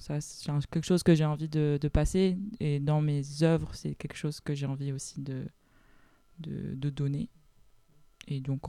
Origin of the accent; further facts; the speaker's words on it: Nantes, Pays de la Loire, France; De Nantes.